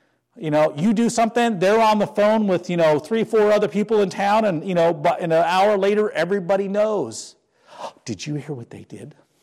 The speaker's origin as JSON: {"language": "English", "region": "North Dakota", "country": "United States", "tie": "born or raised there", "said": "Like where I grew up in North Dakota, everybody knew everybody"}